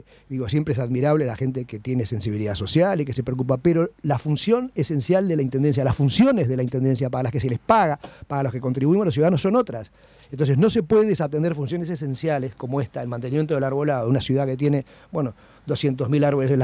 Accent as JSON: {"language": "Spanish", "region": "Montevideo", "country": "Uruguay", "said": "como montevideano estoy preocupado"}